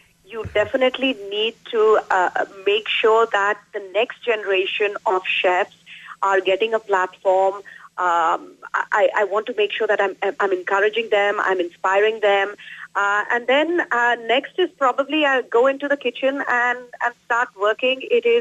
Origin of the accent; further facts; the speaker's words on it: India; I grew up in India, and that's my foundation, and I try to celebrate it as much as possible.